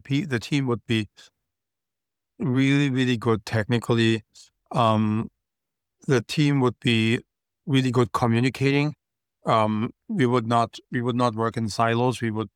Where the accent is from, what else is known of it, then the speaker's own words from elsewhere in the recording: Germany; I mean, I grew up in Germany, right?